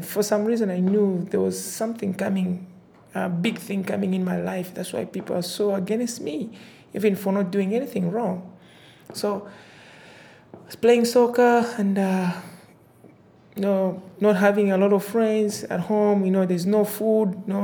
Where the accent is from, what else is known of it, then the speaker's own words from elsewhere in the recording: Zambia; I'm from Zambia, and I was born in a very poor family.